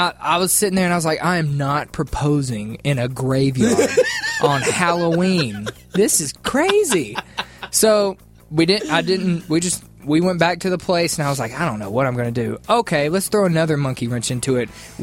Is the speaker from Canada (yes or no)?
yes; Canada; It's okay, guy. We're from Canada.